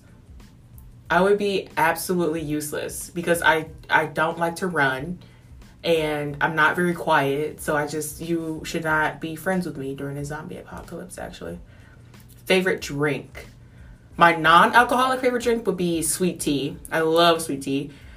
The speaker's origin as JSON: {"language": "English", "town": "St. Louis", "region": "Missouri", "country": "United States", "lives_now": "Kansas City, United States", "said": "So, and then I'm originally from St. Louis, and so after I graduated from Wartburg, I went to St. Louis for about a month and a half, and then moved to Kansas City, which is where I'm currently at right now."}